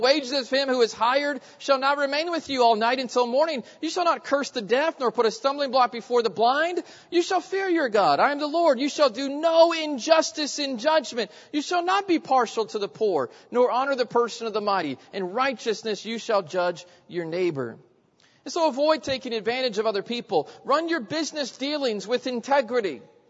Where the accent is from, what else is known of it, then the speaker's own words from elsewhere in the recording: Indianapolis, Indiana, United States; I grew up in Indianapolis, and we lived about, the church where I grew up was about 10 minutes from the racetrack, from the Indy 500.